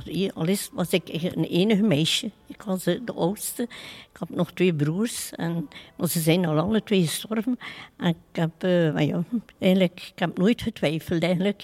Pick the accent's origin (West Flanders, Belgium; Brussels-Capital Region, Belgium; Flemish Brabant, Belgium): West Flanders, Belgium; Nieuwpoort; Van aan de kust, van Niepoort.